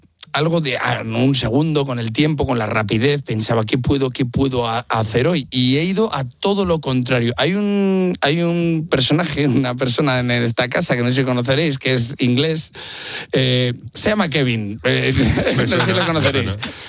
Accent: Valladolid, Castile and León, Spain; porque yo soy de Valladolid y se nos da el mal la primera

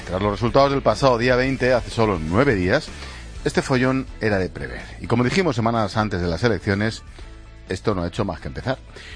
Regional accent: Spain; Somos españoles

